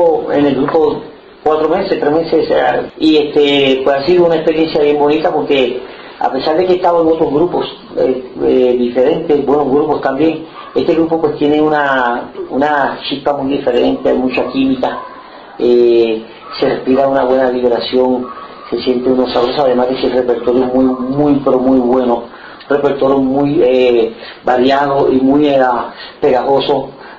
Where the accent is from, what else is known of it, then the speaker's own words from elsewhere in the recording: Puerto Rico; also born or lived in New York; Yo nací en Nueva York, pero me crié en Puerto Rico.